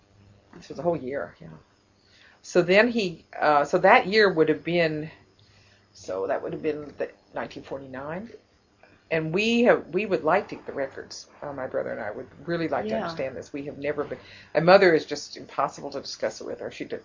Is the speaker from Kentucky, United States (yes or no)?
yes; Lexington, Kentucky, United States; also born or lived in St. Louis, United States; I was born in St. Louis, which was the conservation corps place. And then when I was, by the time I was 1, I was in Lexington.